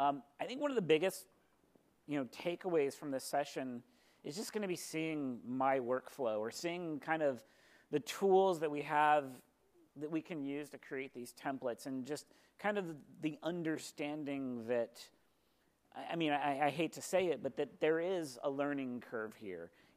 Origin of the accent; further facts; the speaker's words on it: Seattle, Washington, United States; I'm from the Seattle area in Washington.